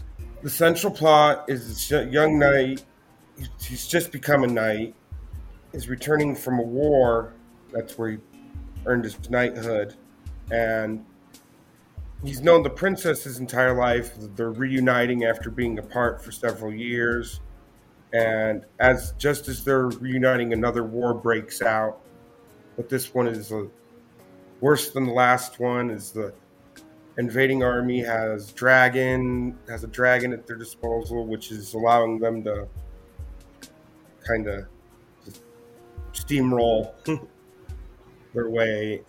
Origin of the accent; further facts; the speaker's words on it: Las Vegas, Nevada, United States; Well, I'm from Las Vegas, Nevada.